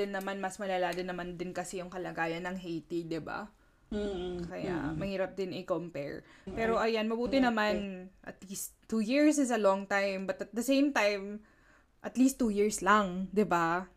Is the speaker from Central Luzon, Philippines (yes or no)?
yes; Central Luzon, Philippines; hindi yung bayan namin sa Pampanga